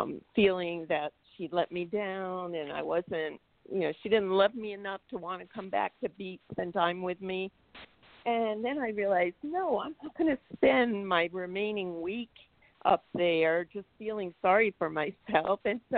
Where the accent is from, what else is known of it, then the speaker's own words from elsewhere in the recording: Massachusetts, United States; a very close friend of mine who I grew up with in Western Mass, and we've been best friends since I was 4 years old.